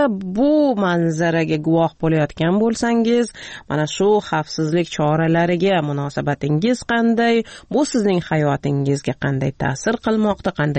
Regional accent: Qibray, Tashkent Region, Uzbekistan; men Qibraylikman, lekin Toshkentda ishim, Toshkentda.

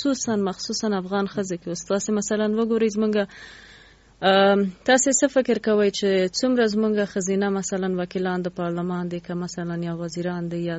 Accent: Jalalabad, Nangarhar, Afghanistan; مونږ خو د جلال آباد یو کلی نه یو لری کلی نه

